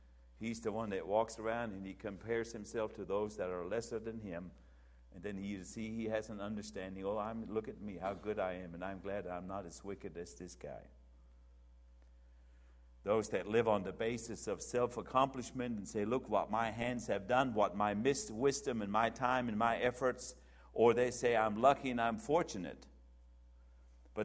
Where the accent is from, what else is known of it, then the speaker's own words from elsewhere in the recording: United States; That I can say, Lord, I thank you in your mercy and grace that I'm an American.